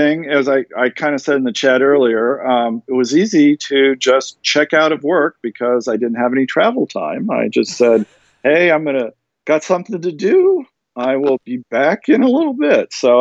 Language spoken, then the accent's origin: English; United States; I'm an American and we say things a little different.